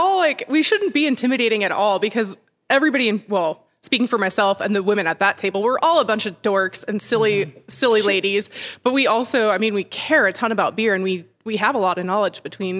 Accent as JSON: {"language": "English", "region": "Utah", "country": "United States", "also_born_or_lived": "Germany", "said": "Well, I am from Utah. My dad was in the Army. So we moved around a lot, but this was always home."}